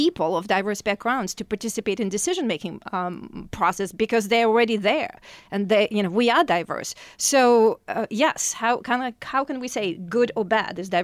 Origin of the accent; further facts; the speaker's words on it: Russia; now in United States; And I come from Russia, which is also pretty diverse